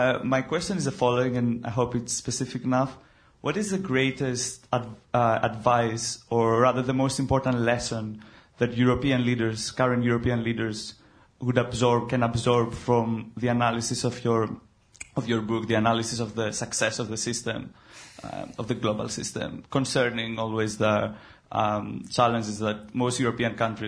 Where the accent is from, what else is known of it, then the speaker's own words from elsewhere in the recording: Greece; now in United States; I'm actually from Greece. I've lived my whole life there.